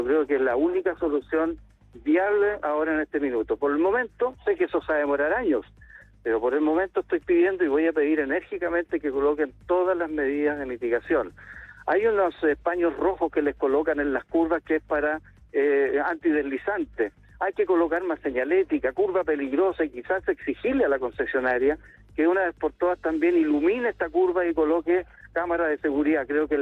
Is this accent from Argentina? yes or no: no; San Javier, Maule, Chile; yo soy nacido y criado aquí en San Javier